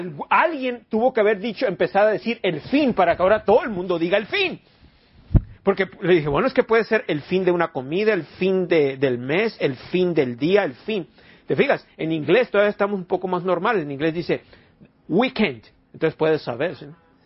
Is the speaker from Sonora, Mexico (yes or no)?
yes; Sonora, Mexico; No más si soy de Sonora, quiero carne, bien, ajá.